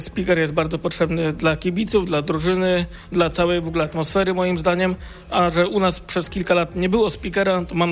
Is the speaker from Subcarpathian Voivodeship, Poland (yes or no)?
yes; Uherce Mineralne, Subcarpathian Voivodeship, Poland; przyjechałem prosto z Bieszczad, a dokładnie miejscowość taka malutka Uherce Mineralne, nad Soliną to jest.